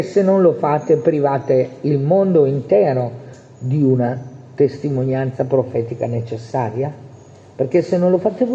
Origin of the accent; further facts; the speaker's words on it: Piedmont, Italy; Sarà che io sono piemontese